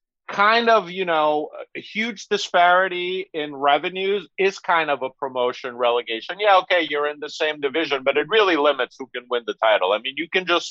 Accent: Italy; I grew up in Italy, Padova, Vicenza, even in the third division

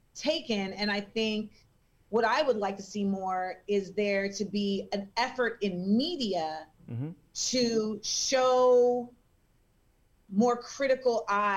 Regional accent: Orlando, Florida, United States; on me growing up in Orlando.

